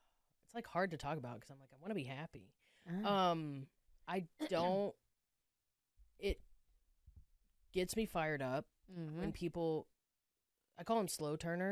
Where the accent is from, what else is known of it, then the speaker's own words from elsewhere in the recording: Tennessee, United States; Outside of Nashville.